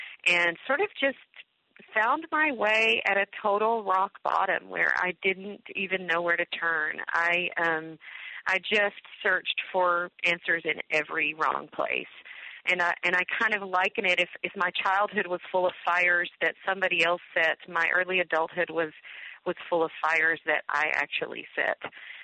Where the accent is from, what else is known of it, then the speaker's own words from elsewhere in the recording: the South, United States; we called her Mamaw. I'm from the South.